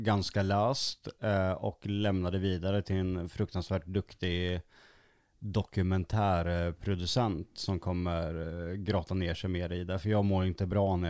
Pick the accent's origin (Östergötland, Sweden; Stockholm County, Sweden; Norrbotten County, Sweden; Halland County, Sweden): Östergötland, Sweden; Motala; born there; Jag är född på Motala lasarett.